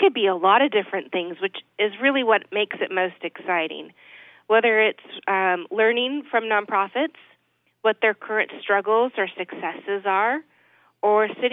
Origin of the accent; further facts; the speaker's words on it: Portland, Oregon, United States; I grew up in the Portland metropolitan area of Oregon and spent most of my time there.